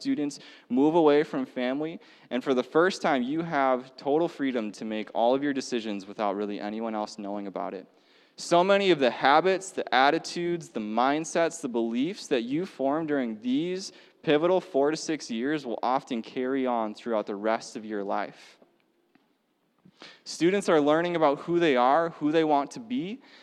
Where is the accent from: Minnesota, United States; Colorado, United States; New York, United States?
Minnesota, United States; Awesome. Okay, see, I am a Minnesota boy, okay? I'm just going to be honest with you guys, all right? I grew up in Minnesota. I'm northern, like, Twin Cities, like, suburbs, all right?